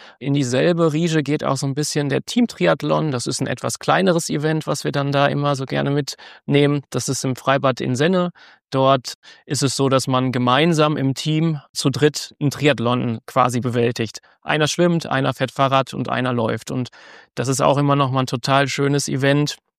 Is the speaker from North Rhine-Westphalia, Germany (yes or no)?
yes; North Rhine-Westphalia, Germany; born there; ein Dialekt ist es nicht. Ich komme auch nicht so weit weg jetzt hier. Also ich komme aus dem Sauerland gebürtig.